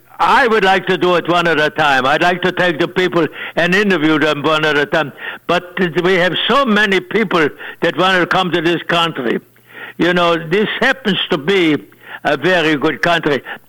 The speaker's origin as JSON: {"language": "English", "region": "Vienna", "country": "Austria", "said": "As I said before, I was not from Germany. I was from Vienna."}